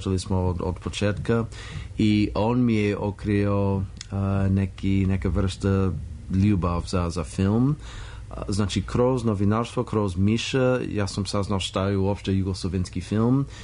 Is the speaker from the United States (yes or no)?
yes; Los Angeles, California, United States; Serbian is a second language; now in Serbia; ja sam iz Los Angeles i nema mnogo u Los Angeles osim ako imaš milion dolara